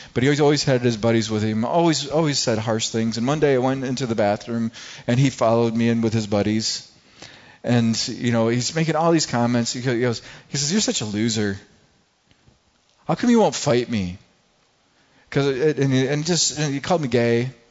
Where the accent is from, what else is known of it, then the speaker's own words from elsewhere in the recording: Grant, Michigan, United States; I grew up in Grant, Michigan, and I grew up in this high school, small high school, a bunch of rednecks